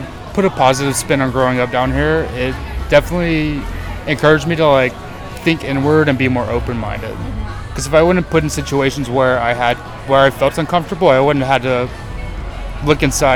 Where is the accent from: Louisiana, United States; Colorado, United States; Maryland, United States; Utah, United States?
Louisiana, United States; Carencro; also born or lived in Church Point / Baton Rouge / New Orleans; I was born in 1993. I grew up in Carencro, moved to Church Point, moved back to Carencro, graduated high school in Carencro, and I've lived in Baton Rouge and New Orleans.